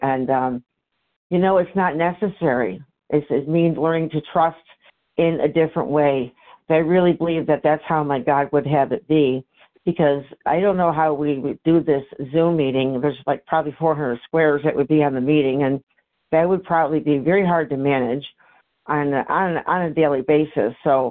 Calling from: Syracuse, New York, United States; from Syracuse, New York

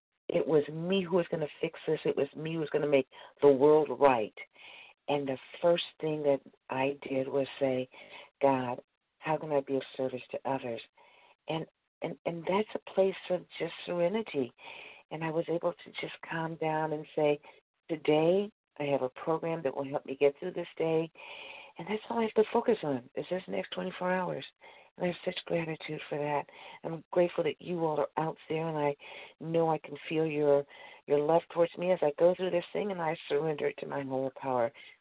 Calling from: Missouri, United States; I'm calling from Missouri.

